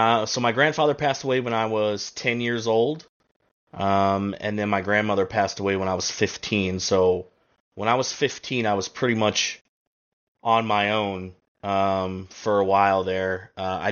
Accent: Fort White, Florida, United States; I moved from Fort White, which is where we lived. I always say Gainesville because no one knows where Fort White, Florida is.

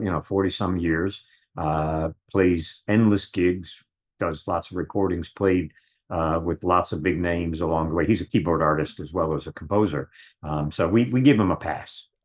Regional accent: Rochester, New York, United States; And then the other influence, though, in growing up in Rochester, beyond just the obvious of Kodak, is the George Eastman Museum.

